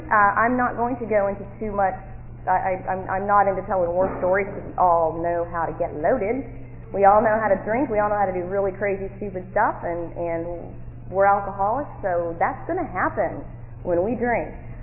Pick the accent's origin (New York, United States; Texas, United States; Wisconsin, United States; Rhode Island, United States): Texas, United States; Dallas; I'm from Dallas, Texas, born and raised there. I've been out here for a little over three years.